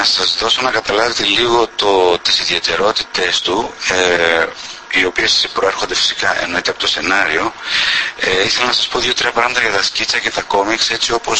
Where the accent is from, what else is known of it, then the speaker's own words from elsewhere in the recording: Thessaloniki, Central Macedonia, Greece; Γεννήθηκα στη Θεσσαλονίκη και έζησα εκεί μέχρι τα 24 μου